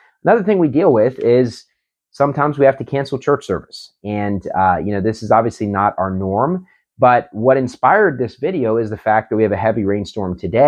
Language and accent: English; West Virginia, United States; When I grew up in West Virginia, during the winter season in the mountain state, it can be very dangerous.